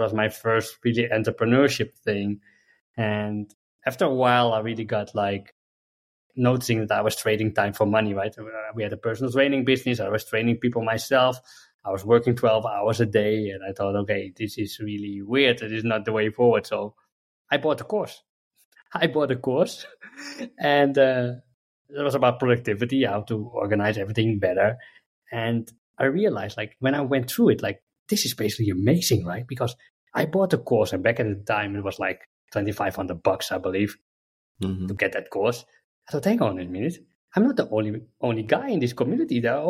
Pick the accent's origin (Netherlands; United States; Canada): Netherlands; Amsterdam, North Holland; English is a second language; I'm Dutch, okay. Born and raised in Amsterdam. Yeah, born and raised in Amsterdam. As a kid, grow up with everything that Amsterdam has to offer, from smoking weed to drinking alcohol to having parties.